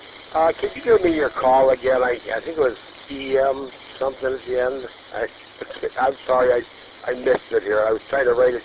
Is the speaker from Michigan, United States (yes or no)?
yes; Dearborn Heights, Michigan, United States; also born or lived in Traverse City / Milford / Northville; I was born in Traverse City. My dad's hometown was East Jordan, but I used to travel quite a bit. We used to live in Milford, and I grew up pretty much in Dearborn Heights and then Northville down there.